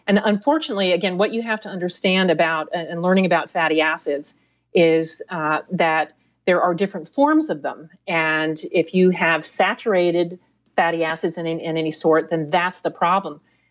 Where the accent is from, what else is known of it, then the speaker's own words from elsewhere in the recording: East Coast, United States; I grew up on the East Coast. We lived in a house with basements